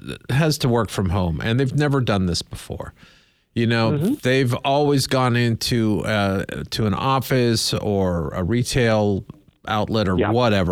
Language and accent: English; Montana, United States; I am actually from Montana. So I'm kind of, when it comes to college sports, I'm like Switzerland, if you know what I'm saying.